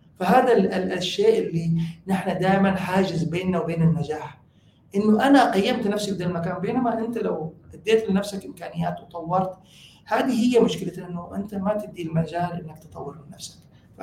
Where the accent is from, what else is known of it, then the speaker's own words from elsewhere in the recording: Syria; يعني أنا سوري